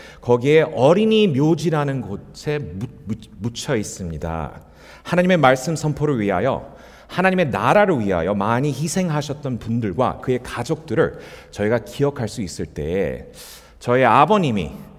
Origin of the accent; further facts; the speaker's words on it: Incheon, South Korea; 제가 태어나고 자란 곳이 인천인데요. 인천 주안동에서 태어나서